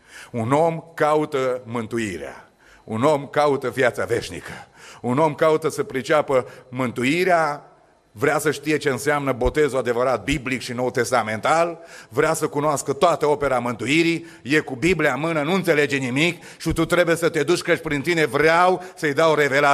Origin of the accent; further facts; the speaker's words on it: Romania; noi venim din România, neamul nostru, satul nostru, religia noastră, am stat vis-a-vis de biserica ortodoxă, am trăit printre cruci foarte bine, că în România sunt mai multe cruci decât semne de circulație.